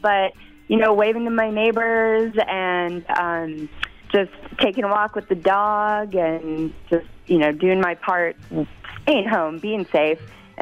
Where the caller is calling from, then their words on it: Franklin, Wisconsin, United States; I'm calling from home in my kitchen, Franklin, Wisconsin.